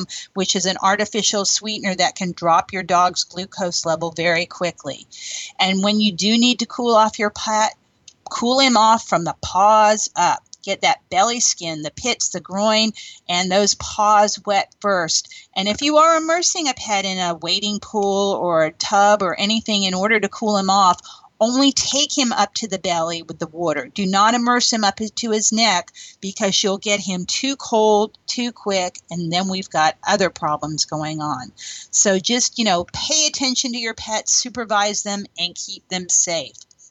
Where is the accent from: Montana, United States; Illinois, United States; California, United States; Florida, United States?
Florida, United States; Orlando; last weekend in Orlando, my hometown